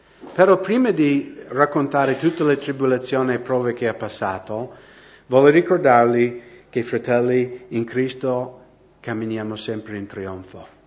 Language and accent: Italian; Washington, United States; Italian is a second language; Di comprarmi una fattoria nello stato di Washington, da dove vengo io, avere delle mucche, gli animali, vivere in campagna, nell'aria fresca, lavorare con gli animali, questo era il mio sogno.